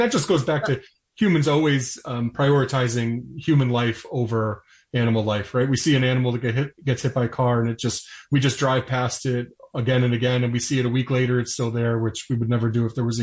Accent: Connecticut, United States; which is a species that's native to New York and to my home state of Connecticut.

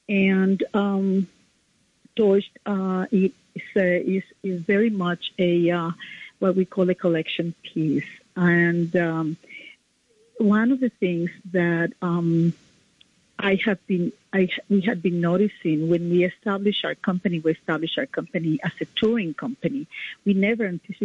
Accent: Puerto Rico; now in New York, United States; I moved from Puerto Rico to New York in the 70s, so I did not live through that decade of fire.

